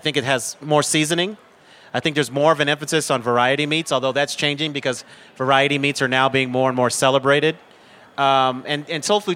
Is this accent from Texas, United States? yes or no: no; Denver, Colorado, United States; So being born and raised in Denver immediately loses me all street cred on the subject of soul food.